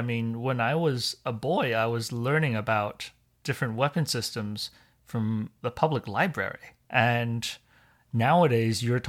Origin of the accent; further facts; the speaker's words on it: Hong Kong; I'm ethnically, I'm Chinese. I grew up over in Hong Kong. I grew up in the culture. My family, you know, we're Southern Chinese.